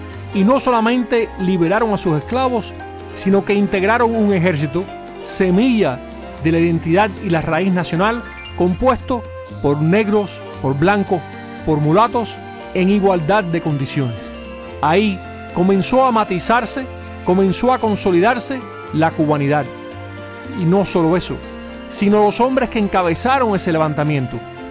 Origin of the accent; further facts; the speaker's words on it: Cuba; Eso va en contra de nuestra misma identidad y de quién somos como cubanos.